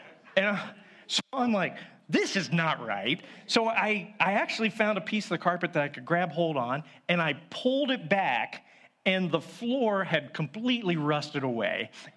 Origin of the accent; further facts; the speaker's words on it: Miamisburg, Ohio, United States; we were just traveling to Wright State University from my hometown in Miamisburg.